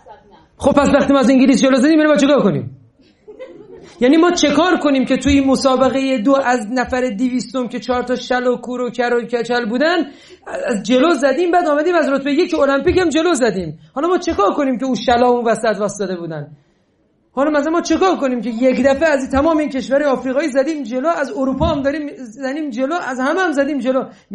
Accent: Iran; ما ایرانیم، ما بهتر از همه مردم دنیا هستیم

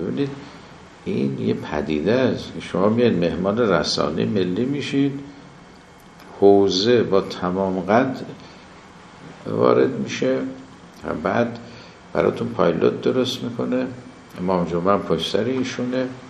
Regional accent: Kerman, Iran; born there; کرمانی که مال خود ماست، ما عضو اونجا هستیم، زادگاهمون هست،

